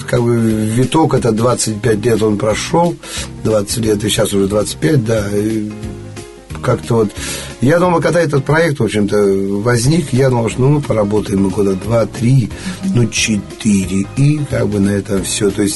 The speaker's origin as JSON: {"language": "Russian", "town": "Vologda", "region": "Vologda Oblast", "country": "Russia", "said": "так как я вологжанин"}